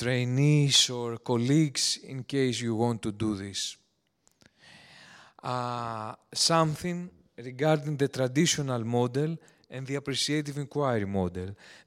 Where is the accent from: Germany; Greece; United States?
Greece; but because I'm from Greece, I found the source